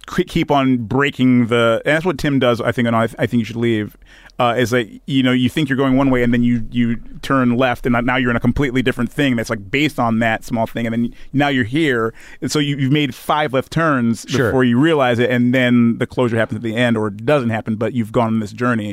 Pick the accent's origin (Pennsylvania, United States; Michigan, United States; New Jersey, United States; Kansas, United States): Michigan, United States; Detroit; He's from Detroit. You know, so we're all from Detroit.